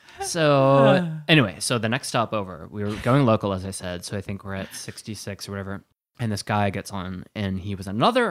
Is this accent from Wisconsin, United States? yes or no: yes; Wisconsin, United States; they used to call Sheboygan and be like, where are you from? Like Sheboygan.